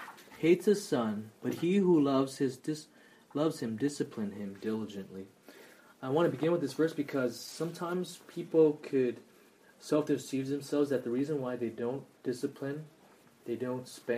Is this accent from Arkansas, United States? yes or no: no; El Monte, California, United States; I remember growing up in El Monte